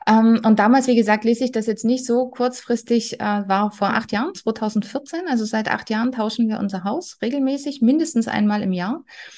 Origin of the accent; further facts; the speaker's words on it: Saxony, Germany; weil wir kommen aus Sachsen, gar nicht so weit weg, das war in der Nähe von Berlin in Brandenburg